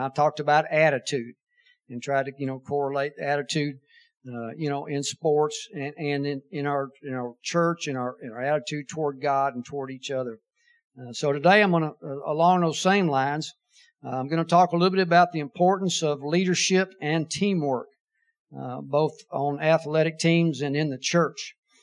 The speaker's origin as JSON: {"language": "English", "town": "Austin", "region": "Texas", "country": "United States", "tie": "born or raised there", "said": "Okay, I grew up in Austin, Texas"}